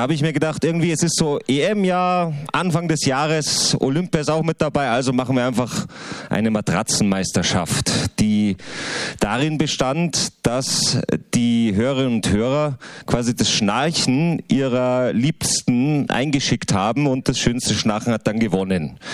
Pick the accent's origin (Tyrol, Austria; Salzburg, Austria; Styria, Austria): Salzburg, Austria; So, also jetzt müsste ich natürlich als Salzburger sagen, Österreich gegen Holland.